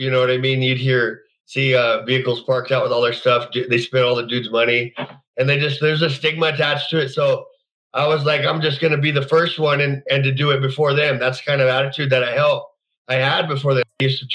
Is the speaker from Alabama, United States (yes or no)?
no; Denver, Colorado, United States; also born or lived in Cheyenne, Wyoming / Rocky Ford; But I grew up in, I was born in Cheyenne, Wyoming, and then moved to Rocky Ford. But my dad got custody of me, and we moved to Denver starting in first grade, and I stayed there till about seventh grade, and then moved back down the valley